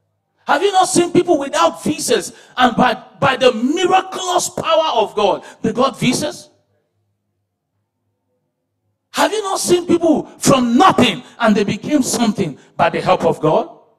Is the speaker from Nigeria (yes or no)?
yes; Nigeria; No, I'm from Nigeria, for your information.